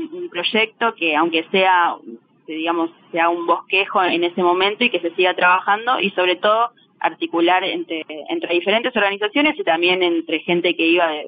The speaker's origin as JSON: {"language": "Spanish", "country": "Argentina", "said": "nosotras, bueno, como argentinas y pendientes de la situación"}